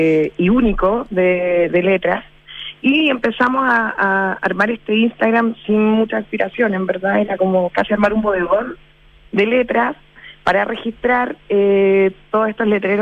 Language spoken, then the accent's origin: Spanish; Concepción, Biobío, Chile; now in Valparaíso, Chile; yo llegué hace 3 años más o menos a ir a Valparaíso. Soy de Concepción, oriunda.